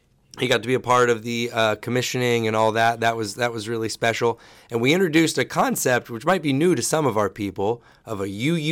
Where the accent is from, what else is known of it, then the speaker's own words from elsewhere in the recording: Largo, Florida, United States; I'm from Largo.